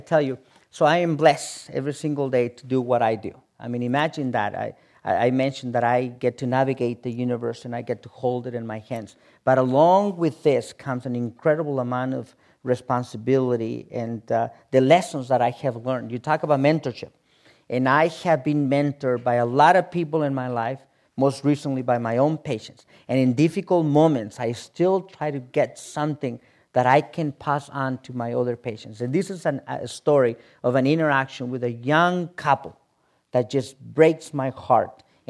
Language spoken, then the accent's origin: English; Mexico; I said, all proud of myself, I said, I'm from Mexico.